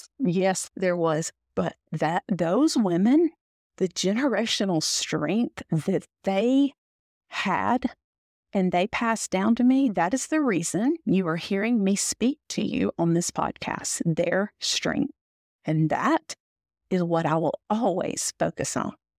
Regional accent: the South, United States; And man, y'all, I'm from the South. I got some good stories.

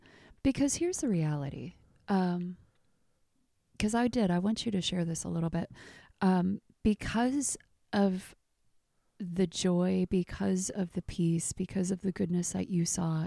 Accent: Kansas City, Missouri, United States; I'm from Kansas City. Like, literally, like, this is where I'm from.

